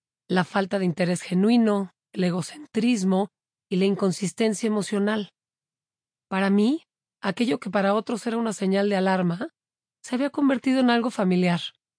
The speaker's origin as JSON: {"language": "Spanish", "region": "Mexico City", "country": "Mexico", "tie": "born or raised there", "said": "Crecí en la Ciudad de México, en una familia típica. Fui la tercera de cuatro hermanos."}